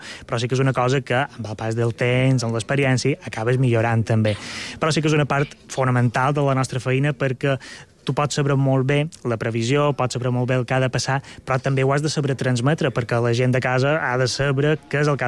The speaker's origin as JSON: {"language": "Catalan", "region": "Balearic Islands", "country": "Spain"}